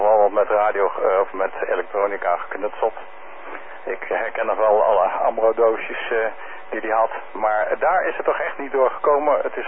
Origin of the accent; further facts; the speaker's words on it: Netherlands; En ja, voor mij als Nederlander is dat dus in de vakantie.